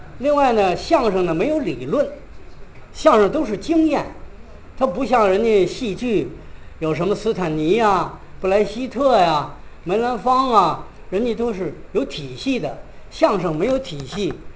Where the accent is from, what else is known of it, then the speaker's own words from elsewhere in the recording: Beijing, China; 我是北京人，我家呢就住在朱市口，这大家熟悉呢，离天桥很近。